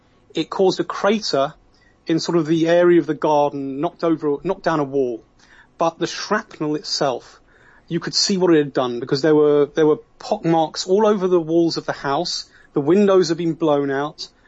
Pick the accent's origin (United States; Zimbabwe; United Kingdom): United Kingdom; I'm originally British